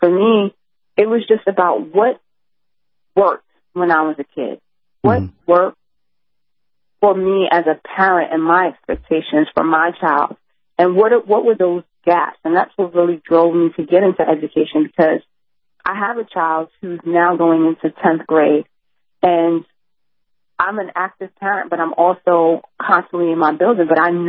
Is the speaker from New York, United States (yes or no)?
yes; Brooklyn, New York, United States; I grew up in Crown Heights, Brooklyn, that's similar to Brownsville.